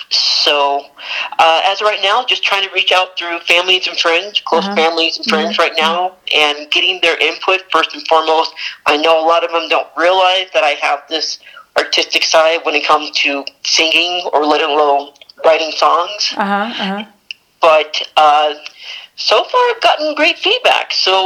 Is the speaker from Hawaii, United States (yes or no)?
yes; Hawaii, United States; also born or lived in Charleston, South Carolina; now in New Mexico, United States; And I was born in Hawaii, of all places. I miss it. I miss home. It's not the same here in New Mexico, but it'll do in a pinch for the most part.